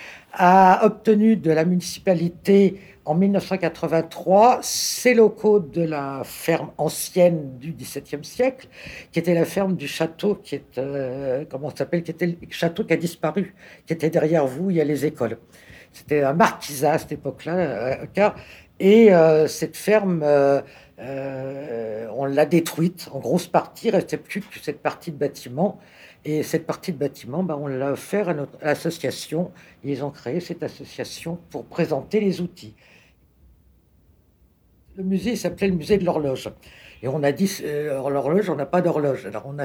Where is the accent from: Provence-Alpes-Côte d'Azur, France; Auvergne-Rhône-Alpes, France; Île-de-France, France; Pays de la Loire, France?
Île-de-France, France; Gagny; je suis de la région, je suis sur le plateau, mais je ne suis pas de Montfermeil, je suis de Gagny. C'est à la frontière là.